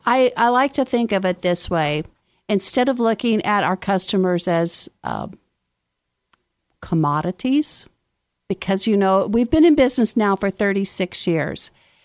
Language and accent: English; Branson, Missouri, United States; we moved back here because this is where we are from. We are from Branson. We're both Branson High School graduates.